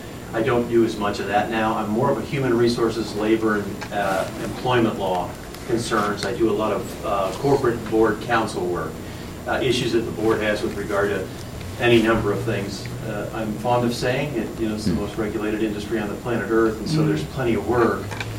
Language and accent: English; Ohio, United States; They decided to open a Cleveland office, and I'm from the Northeast Ohio area, so I was volunteered to come.